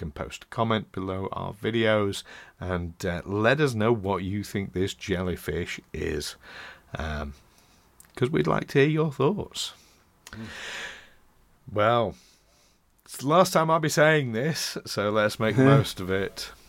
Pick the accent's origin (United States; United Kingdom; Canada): United Kingdom; Doncaster, Yorkshire and the Humber; Right in the depths of the sea of Doncaster. You've got it in for Doncaster. my hometown.